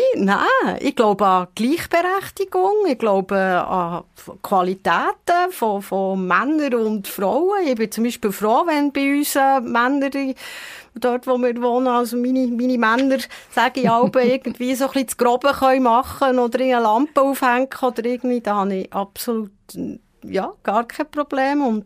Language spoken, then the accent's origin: German; Bern, Switzerland; accent: Bernese; ist ein bisschen stellvertretend einfach für unseren Berner Dialekt, für unsere wunderbare Mundartmusik, die wir haben.